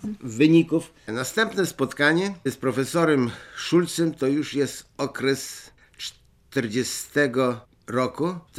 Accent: Drohobych, Lviv Oblast, Ukraine; Z Drohobycza.

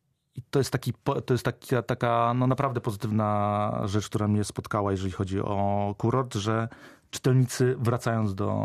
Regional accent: Radom, Masovian Voivodeship, Poland; Proszę sobie wyobrazić, że ja jestem z Radomia. Ja jestem z Radomia

